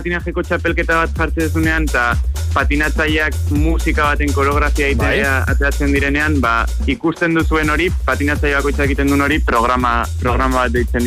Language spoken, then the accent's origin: Basque; San Sebastián, Basque Country, Spain; txikitan Donostian gurasoek horrez traskolar baten bila irurtekin edo pistara eraman zidaten.